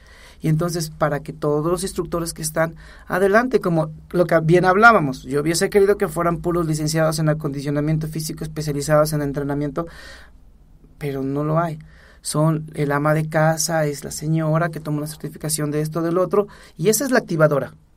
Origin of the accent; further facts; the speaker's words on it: Mexico; yo voy a otros países y soy mexicano y voy por mi calidad, por mi trabajo